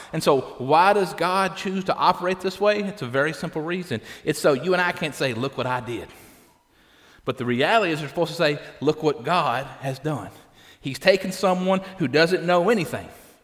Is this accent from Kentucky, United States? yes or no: yes; Owen County, Kentucky, United States; I said, Owen County. They're like, where? They said, is that a place in Kentucky? I'm like, yes, it's a place in Kentucky, right?